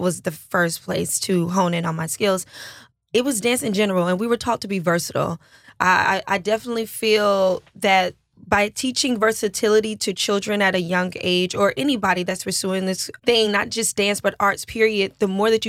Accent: DeKalb County, Georgia, United States; I grew up right outside the city in DeKalb County. So my school was very mixed.

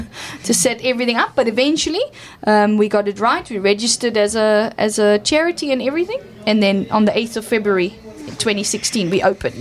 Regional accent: Netherlands; English is a second language; moved away as an adult; now in South Africa; when I did my internship here in South Africa, because I'm actually from the Netherlands, in Europe

